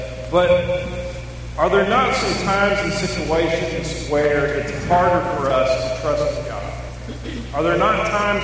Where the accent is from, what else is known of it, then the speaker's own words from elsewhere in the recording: West Virginia, United States; I grew up in West Virginia, 700 miles from home.